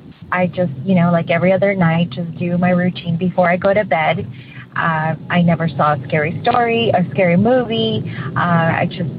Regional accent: San Diego, California, United States; I'm from San Diego, and I love your show.

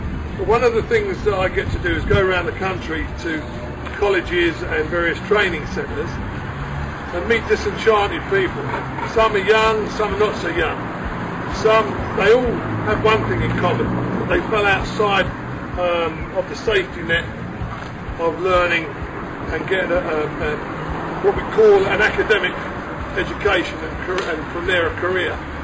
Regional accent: London, United Kingdom; accent: Cockney; all I am is a Cockney builder from the East End of London.

